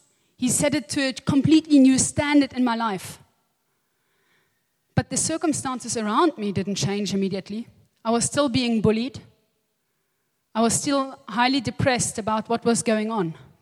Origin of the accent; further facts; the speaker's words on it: Namibia; And I'm the eldest of five children. I grew up in Namibia, and I grew up in the bonds of a loving family